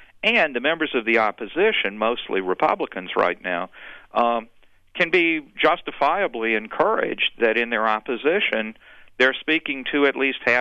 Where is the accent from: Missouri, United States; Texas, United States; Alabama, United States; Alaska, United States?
Alabama, United States; The right letter of the alphabet, but a little further east. I grew up in Alabama.